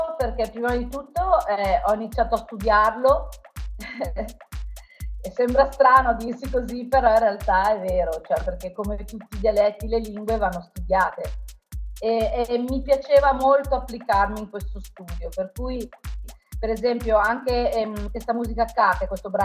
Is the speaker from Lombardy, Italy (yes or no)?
yes; Milan, Lombardy, Italy; now in Province of Bergamo, Italy; io sono nata e cresciuta a Milano e adesso vivo in provincia di Bergamo